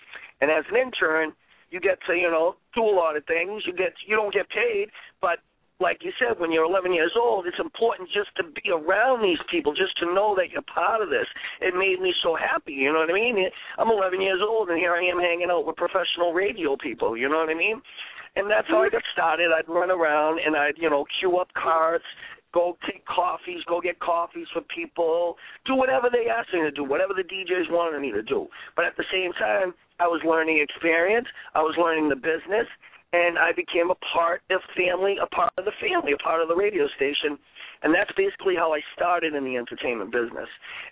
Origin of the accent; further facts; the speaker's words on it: Boston, Massachusetts, United States; And I come from South Boston, the projects. I grew up in, you know, the poor side of town.